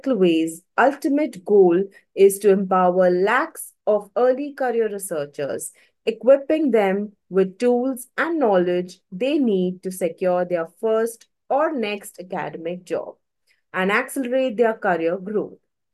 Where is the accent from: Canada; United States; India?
India; first language Malayalam; English is a second language; the one that I had recently watched was in Malayalam, actually, which is my mother tongue.